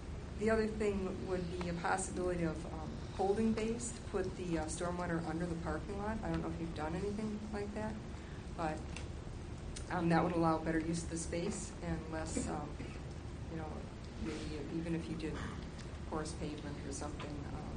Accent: Michigan, United States; So I'm from Michigan, so I've shopped at a lot of Myers.

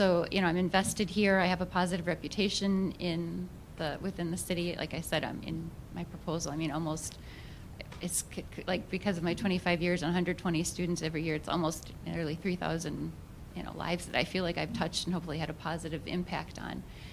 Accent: Poland; first language Polish; English is a second language; I bet Poland was nice. It's my first language, actually, so I hope you learned a few words.

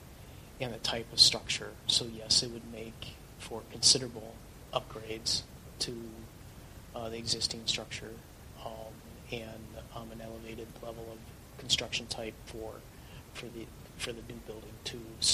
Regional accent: Sun Prairie, Wisconsin, United States; I'm from Sun Prairie, Wisconsin.

